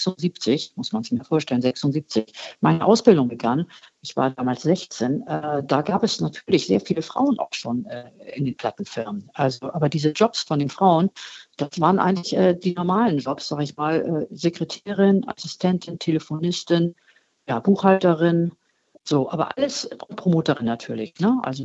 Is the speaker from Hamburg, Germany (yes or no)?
yes; Hamburg, Germany; born there; Ich bin ja eine Hamburgerin, eine gebürtige.